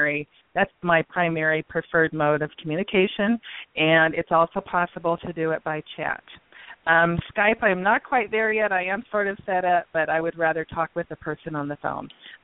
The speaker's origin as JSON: {"language": "English", "region": "Washington", "country": "United States", "tie": "born or raised there", "said": "And here in Washington State, I returned back to my home state a year and a half ago"}